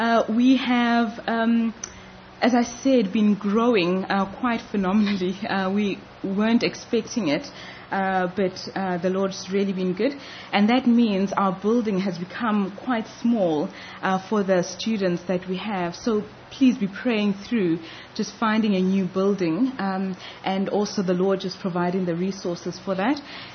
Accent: Daveyton, Gauteng, South Africa; born there; also born or lived in England; I'm originally from South Africa. And I was born in a township called Daveyton there

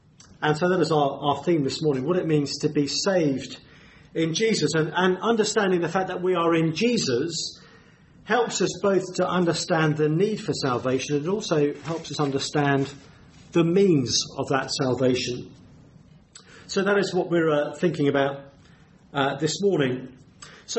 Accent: South East England, United Kingdom; That might have been more fun than growing up down in Kent.

